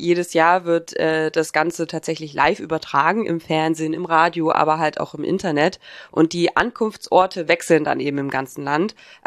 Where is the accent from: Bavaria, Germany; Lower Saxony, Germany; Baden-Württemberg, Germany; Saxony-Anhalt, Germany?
Saxony-Anhalt, Germany; born or raised there